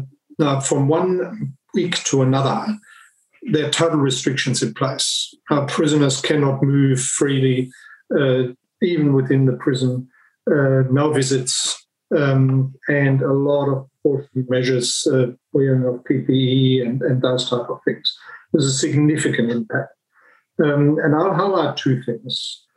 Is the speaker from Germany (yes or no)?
yes; Germany; English is a second language; moved away as an adult; now in Australia; I'm originally from Germany. My accent most probably gives me away. I started 40 years ago, almost 41, and came to Australia because my mother's Australian